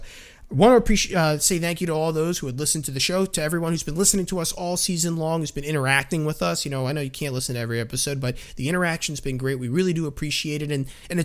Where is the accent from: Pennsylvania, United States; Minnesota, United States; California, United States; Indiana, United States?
Pennsylvania, United States; Philadelphia; we're all from Philadelphia, or majority of the fans, I like to think.